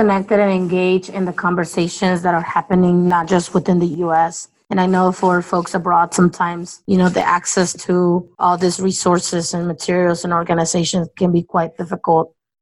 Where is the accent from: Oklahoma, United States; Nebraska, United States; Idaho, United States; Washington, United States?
Oklahoma, United States; I'm originally from Oklahoma